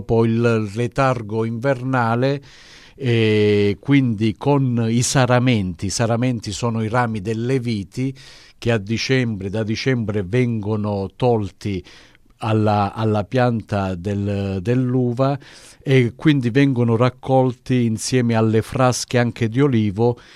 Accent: Apulia, Italy; Sono pugliese

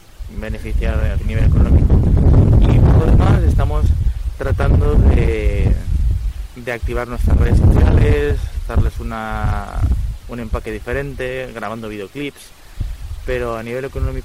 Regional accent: Elche, Valencian Community, Spain; muchas veces nos dicen si somos de Andalucía o si somos del sur, y no, somos todos de Elche.

